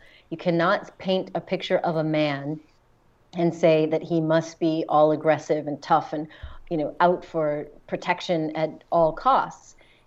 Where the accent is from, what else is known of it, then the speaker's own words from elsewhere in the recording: United States; That now me as an American living outside of the country